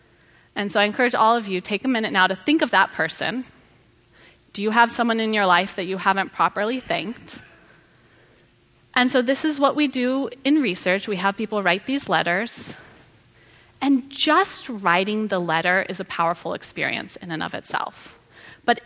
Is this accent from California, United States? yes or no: yes; California, United States; So my example is when I was a kid, I grew up in Sonoma County